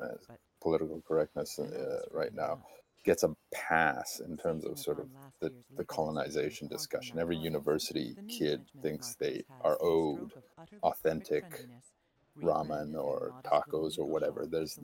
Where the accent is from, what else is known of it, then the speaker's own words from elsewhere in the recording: Saskatchewan, Canada; I could kind of relate to my upbringing growing up in Saskatchewan.